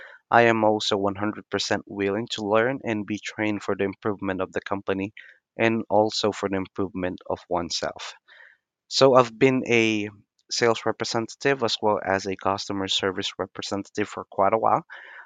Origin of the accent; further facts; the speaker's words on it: Cagayan Valley, Philippines; I'm from Marital Nueva Vizcaya, and I studied Bachelor of Science in Biology.